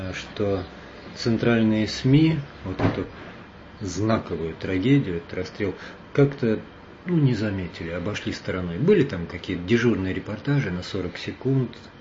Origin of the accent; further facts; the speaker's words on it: Moscow, Russia; Мы, москвичи